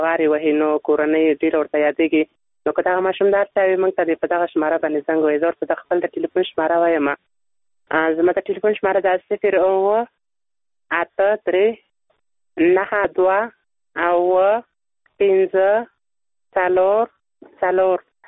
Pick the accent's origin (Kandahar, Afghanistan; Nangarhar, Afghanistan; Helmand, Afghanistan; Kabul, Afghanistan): Nangarhar, Afghanistan; د ننګرهار ولایت څخه.